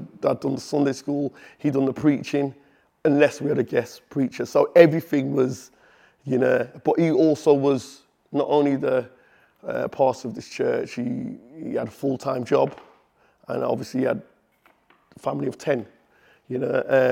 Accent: Liverpool, North West England, United Kingdom; So I grew up in Liverpool. I'm one of 10, so I've got seven sisters and two brothers.

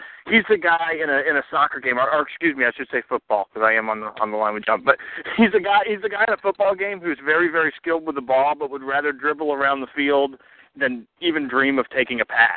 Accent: United States; As an American, I don't know if that's true.

